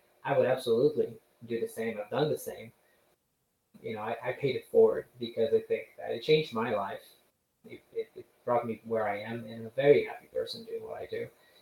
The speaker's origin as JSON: {"language": "English", "country": "Brazil", "tie": "born or raised there", "also_born_or_lived": "Montreal, Canada", "said": "And I was brought up in Brazil, but I was also brought up in Canada. So part of my childhood was actually in Montreal, which means that I speak French."}